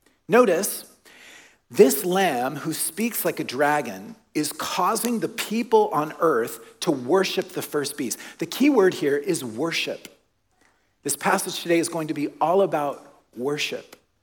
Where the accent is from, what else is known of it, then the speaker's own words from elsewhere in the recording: the South, United States; you need to know that I am both a Canadian and American citizen, but I am proud to be an American citizen, but I'm from the South. I'm raised a Southern Baptist. I am pro-life, and I love the country that I grew up in.